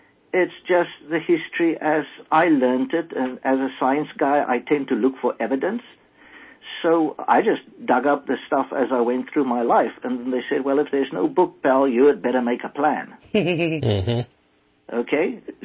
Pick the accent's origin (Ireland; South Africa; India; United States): South Africa; moved away as an adult; now in Canada; Yes, I was born in South Africa. Yes, I grew up there, left there at the age of 47, settled in Canada